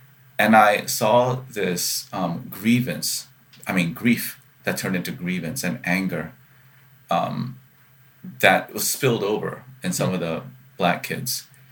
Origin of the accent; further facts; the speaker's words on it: South Carolina, United States; growing up in South Carolina in the 1970s, I remember, especially in grade school, they did racial statistics